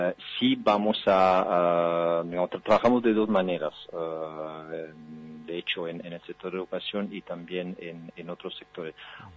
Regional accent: Italy; Yo soy italiano, por ejemplo

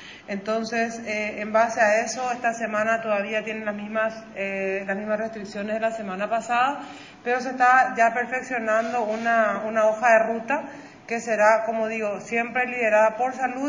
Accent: Paraguay; de cómo vamos a aprender como paraguayos, así seamos empleados, empleadores, empresarios, funcionarios públicos o privados

